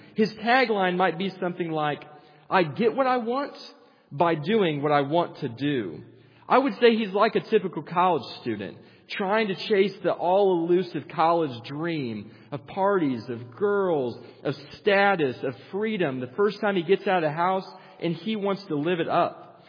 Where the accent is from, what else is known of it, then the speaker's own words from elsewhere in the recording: Illinois, United States; I don't know if you've ever been in a cornfield, but I'm from Illinois, so they're all over.